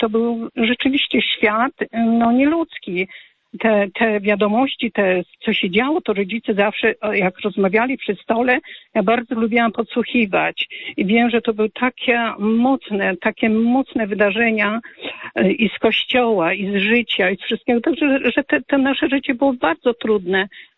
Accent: Lower Silesian Voivodeship, Poland; born there; Urodziłam się w wielodzietnej rodzinie pod Wrocławiem w Zabłocce.

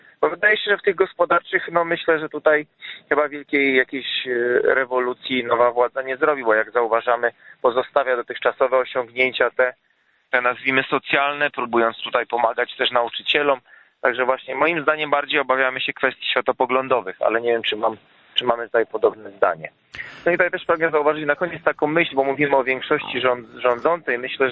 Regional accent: Świętokrzyskie Voivodeship, Poland; jestem tutaj ze Świętokrzyskiego, mieszkam na wsi.

